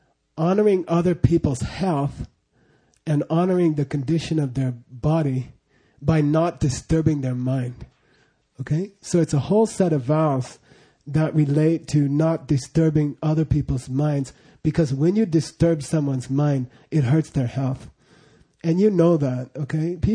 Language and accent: English; Phoenix, Arizona, United States; I became aware of my prejudice that I had grown up with. I grew up in Phoenix